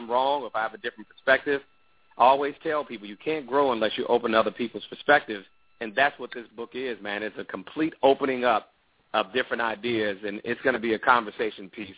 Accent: Chicago, Illinois, United States; I'm a Chicago boy, so I'm a Southsider from Chicago

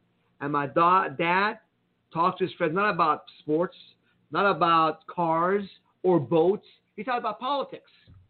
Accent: Iran; now in United States; I grew up in Iran. People wonder, who are you anyhow … with this weird Iranian name?

